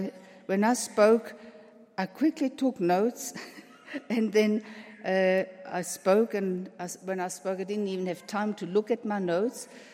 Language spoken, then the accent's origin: English; Switzerland; I had the gift again and the privilege that I could go back to Switzerland, my home country, and visit my family.